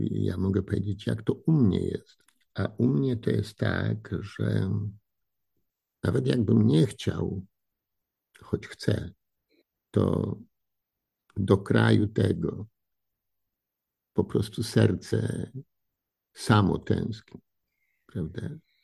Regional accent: Radom, Masovian Voivodeship, Poland; A ja jestem z Radomia.

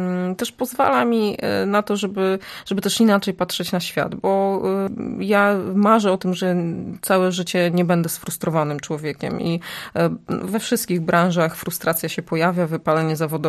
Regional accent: Bydgoszcz, Kuyavian-Pomeranian Voivodeship, Poland; now in Opole, Poland; My obydwoje pochodzimy z dalekich stron. Ja jestem z Bydgoszczy, mój mąż jest z Wałcza

